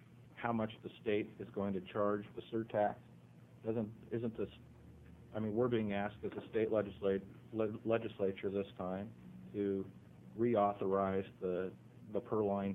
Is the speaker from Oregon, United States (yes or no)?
yes; Medford, Oregon, United States; I'm from Medford. I've worked in the DA's office, so I worked for the county. I was on the Medford City Council.